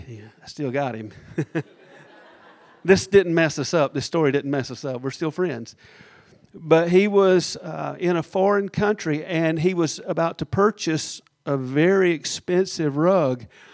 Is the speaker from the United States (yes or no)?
yes; the South, United States; accent: southern drawl; So I'll continue in my southern drawl for the rest of the story.